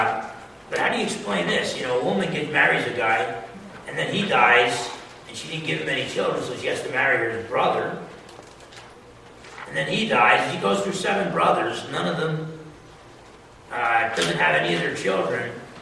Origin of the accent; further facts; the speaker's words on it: New Jersey, United States; Now I'm from New Jersey, so a little bit pessimistic in this picture